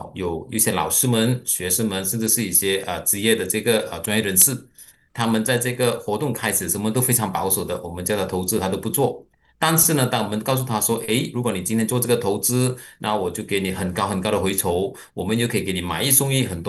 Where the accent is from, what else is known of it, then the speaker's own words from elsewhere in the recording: Malaysia; 我觉得最后点还是我们马来西亚人其实是比较单纯，比较容易去相信别人